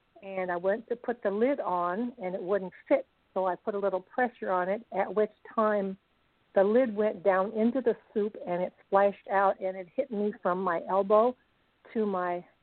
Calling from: Pentwater, Michigan, United States; I'm from Pentwater, Michigan.

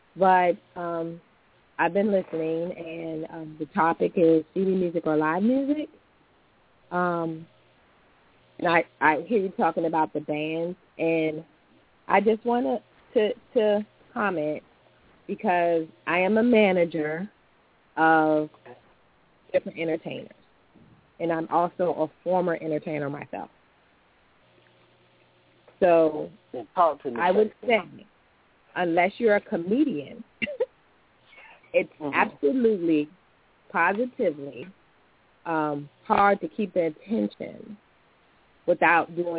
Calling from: Richmond, Virginia, United States; Okay. I'm calling from Richmond, Virginia.

